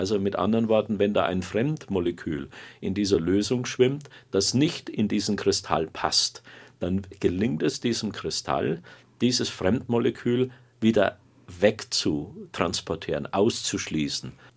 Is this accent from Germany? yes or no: yes; Parsberg, Bavaria, Germany; born there; Als Ministrant in Parsberg, wo ich geboren bin, in der Oberpfalz